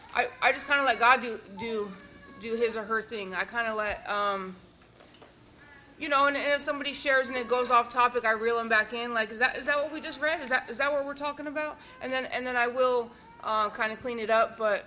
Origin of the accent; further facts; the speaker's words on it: Arizona, United States; And we're from Arizona.